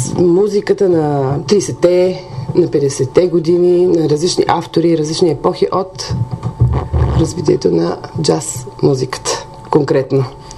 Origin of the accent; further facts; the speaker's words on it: Burgas, Burgas Province, Bulgaria; Разбира се, аз за това имам такава потребност от тази сцена и тази музика тук в Бургас. От Бургас съм